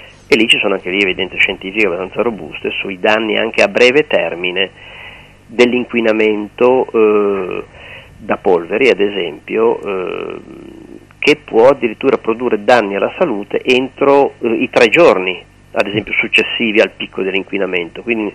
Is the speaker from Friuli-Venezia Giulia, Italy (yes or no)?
no; Genoa, Liguria, Italy; Si può fare a costo zero, lo ribadisco come genovese